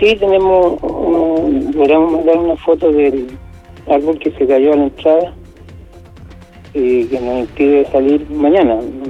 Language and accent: Spanish; La Cruz, Valparaíso, Chile; De la región de Valparaíso, del sector interior de La Cruz, Calera, Quillota, en ese espacio.